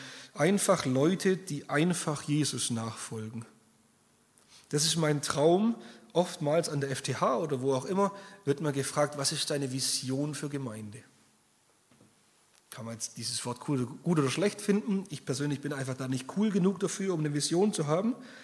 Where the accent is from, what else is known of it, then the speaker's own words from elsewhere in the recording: Baden-Württemberg, Germany; accent: Swabian; und manche haben das aus meinem starken SCH schon gehört, ich komme halt aus dem Schwabenland